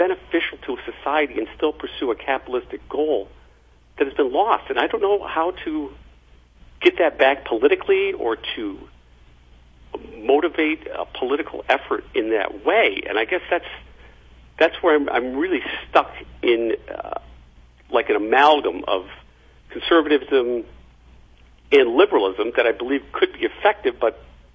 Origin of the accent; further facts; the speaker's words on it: Endicott, New York, United States; my hometown area of Endicott, New York, was built by a shoe manufacturer called Endicott Johnson.